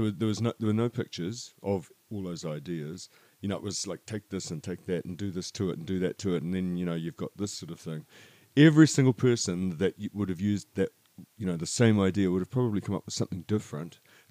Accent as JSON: {"language": "English", "country": "New Zealand", "said": "like all Kiwis, you know, I'm bits are from everywhere."}